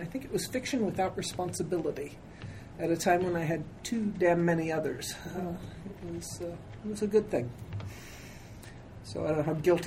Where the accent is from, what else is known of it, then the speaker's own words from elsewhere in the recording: United States; You know, sort of being an American, I'm, you know, it's like succeed or die is not.